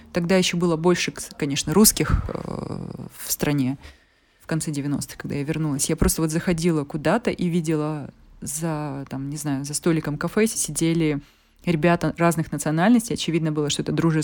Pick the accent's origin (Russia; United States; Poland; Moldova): United States; Washington; Я приехала из Вашингтона